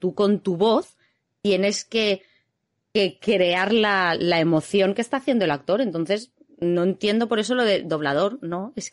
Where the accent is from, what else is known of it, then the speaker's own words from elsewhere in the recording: A Coruña, Galicia, Spain; Yo soy de Coruña.